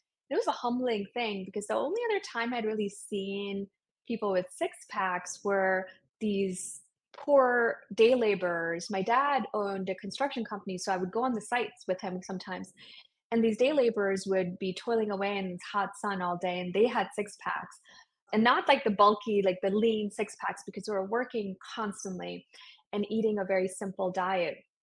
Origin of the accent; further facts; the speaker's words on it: India; And on top of that, besides growing up in India, I also spent a year before I started medical school backpacking across Asia by myself.